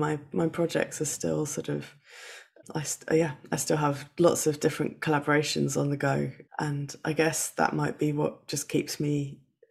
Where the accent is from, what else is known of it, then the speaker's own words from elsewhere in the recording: East of England, United Kingdom; I was born on the Suffolk coast. So I grew up benefiting from the legacy that Imogen Holst and Benjamin Britten and … left behind.